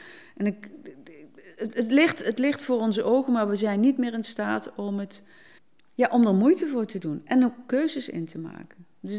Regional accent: Limburg, Netherlands; born there; also born or lived in Nijmegen / Malden; Ik ben hier wel geboren in Limburg, maar ik heb heel lang in Nijmegen en omstreken gewoond, in met name Malden.

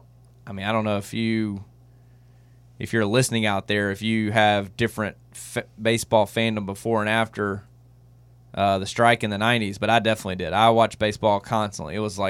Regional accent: the Carolinas, United States; You know, we're growing up in the Carolinas.

